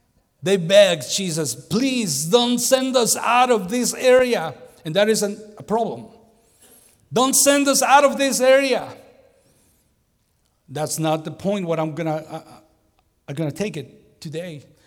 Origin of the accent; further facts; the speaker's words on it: Mexico City, Mexico; English is a second language; I'm from Mexico City. I was born in Mexico City. And the name for the people who born and grow in Mexico City, they call us Chilangos.